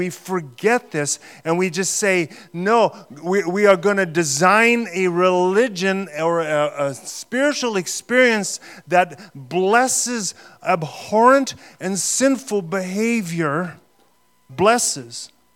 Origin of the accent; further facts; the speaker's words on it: Canada; We have no idea when we say the name Jesus Christ as a curse who we are cursing as a Canadian culture.